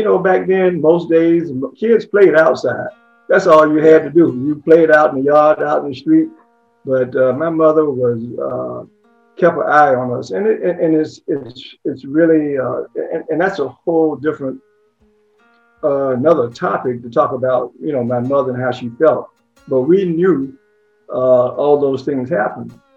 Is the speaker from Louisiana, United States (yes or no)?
no; Alabama, United States; Alabama being right next door to Mississippi, and growing up in the Jim Crow law area, one of my mother's harshest fears were nightmares